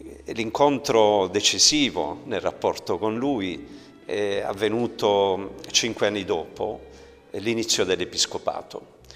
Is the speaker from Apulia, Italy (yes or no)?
yes; Terlizzi, Apulia, Italy; born there; una parrocchia di Terlizzi, che è la mia città natale, nella quale tuttora vivo e opero